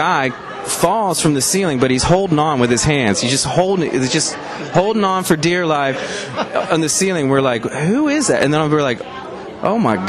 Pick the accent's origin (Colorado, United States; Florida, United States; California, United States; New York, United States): Florida, United States; Gainesville; Not from Atlanta. We're actually from Gainesville, Florida.